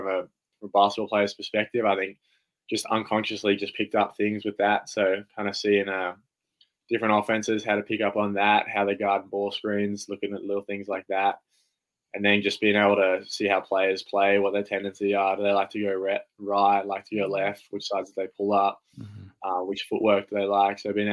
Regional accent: Canberra, Australian Capital Territory, Australia; I'm from Canberra, so I'm from this city.

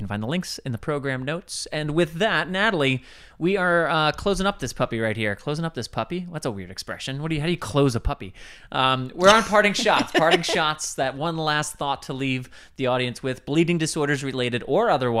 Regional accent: New York, United States; I grew up in New York and people would be like, you ever been to?

